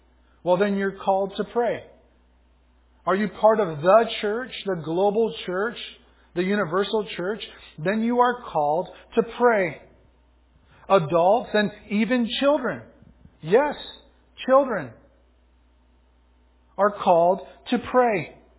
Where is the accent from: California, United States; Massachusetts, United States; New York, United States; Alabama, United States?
California, United States; Anaheim; For Marissa and I, growing up in Anaheim, it was going to Thrifty's.